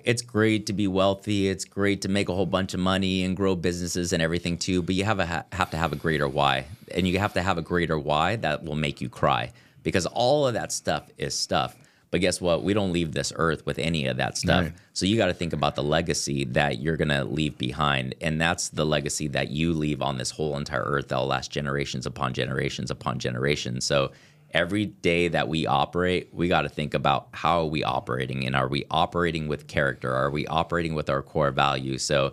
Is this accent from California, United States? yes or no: yes; San Jose, California, United States; Dang, over here in Silicon Valley, like, I guess we do have some stuff, but like being born and raised in San Jose